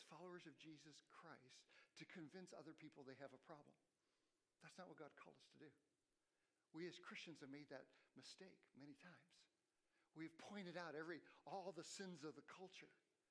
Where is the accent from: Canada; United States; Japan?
Japan; I grew up in Japan. My parents are missionaries.